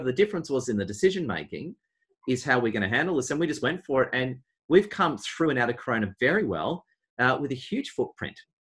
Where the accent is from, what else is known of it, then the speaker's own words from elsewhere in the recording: Melbourne, Victoria, Australia; but I'm from Melbourne originally